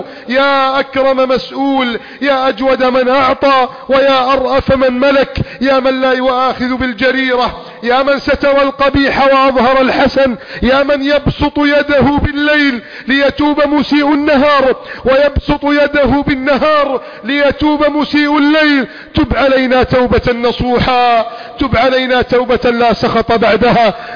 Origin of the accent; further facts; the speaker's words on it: Egypt; بلدنا مصر